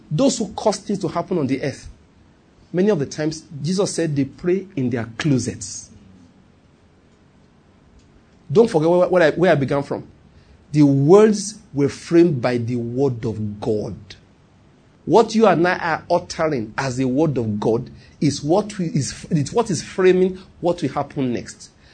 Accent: Nigeria; But I'm not an American. I'm a Nigerian. And my ability to prophesy is tied to where I am right now.

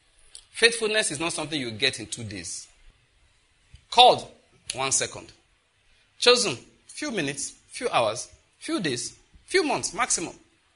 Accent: Ondo, Nigeria; now in Enugu, Nigeria; I say, well, naturally, I'm from Ondo State.

